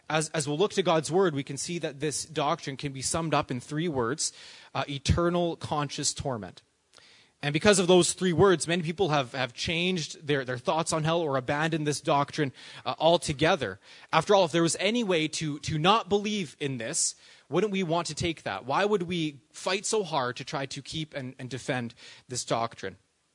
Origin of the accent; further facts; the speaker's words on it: Canada; I felt as a Canadian I should apologize on behalf of our nation.